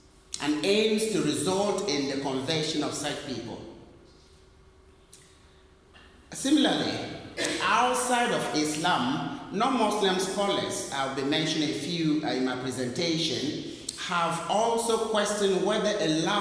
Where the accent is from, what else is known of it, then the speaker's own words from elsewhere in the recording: Ghana; Yes, I'm from Ghana.